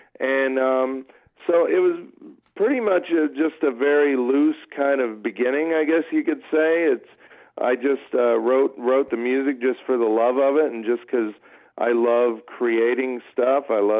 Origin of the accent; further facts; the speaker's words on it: Kansas, United States; I'm from Kansas, and I'm kind of like easygoing